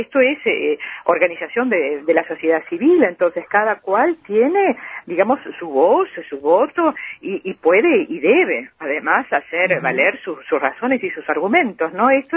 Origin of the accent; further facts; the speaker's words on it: Uruguay; moved away; Somos uruguayos residentes o uruguayas residentes en el exterior